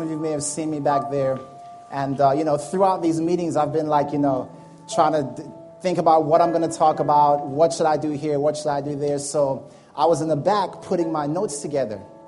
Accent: Jamaica; accent: Jamaican; when I came from the States, my Jamaican accent was so heavy that I would not speak in front of people.

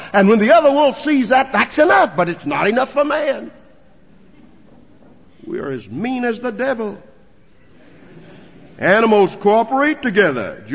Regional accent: North Carolina, United States; born there; I try to explain to her that I was born in North Carolina.

